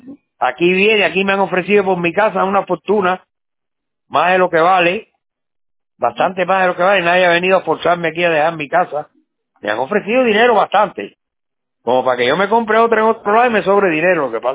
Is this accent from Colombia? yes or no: no; Cuba; Yo soy cubano.